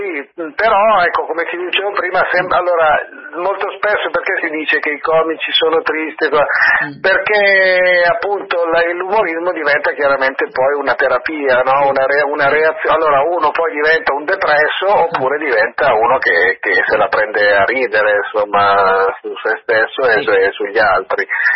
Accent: Milan, Lombardy, Italy; Io sono nato e cresciuto a Milano, anche se sono figlio di siciliani.

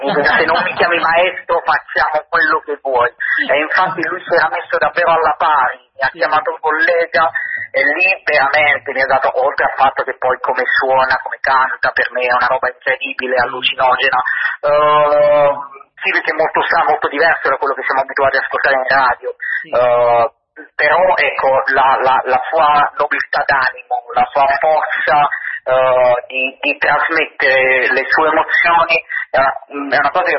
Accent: Potenza, Basilicata, Italy; soprattutto nella provincia di Potenza, dove io sono di Potenza

